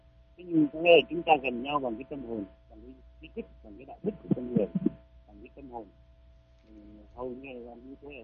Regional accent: Hanoi, Vietnam; Tôi thì gốc Hà Nội, xin chuyển ra Hà Nội, bé lớn lên tại Hà Nội.

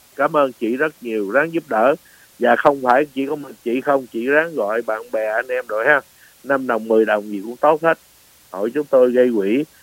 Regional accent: Northern Vietnam, Vietnam; now in United States; anh em chúng tôi miền Bắc, người Mỹ gốc Việt miền Bắc

